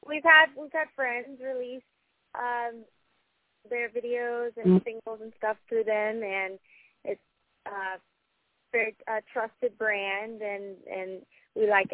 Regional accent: South Carolina, United States; Yeah, actually all three of us are born and raised in South Carolina

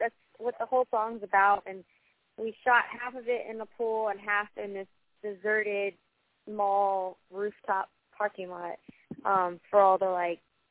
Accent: South Carolina, United States; Yeah, actually all three of us are born and raised in South Carolina

